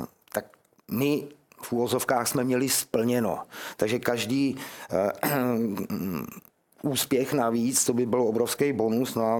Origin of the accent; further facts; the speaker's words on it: Hradec Králové, Hradec Králové Region, Czechia; Mimochodem rodák z Hradce Králové, ano. Jako já.